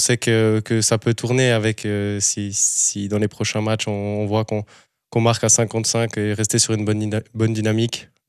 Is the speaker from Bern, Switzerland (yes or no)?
no; Valais, Switzerland; also born or lived in Aigle; je suis né à Aigle, je suis vaudois, je le précise, mais je vais dire valaisan d'adoption. Je suis né à Aigle d'origine vaudoise et puis après j'ai fait toutes mes classes en Valais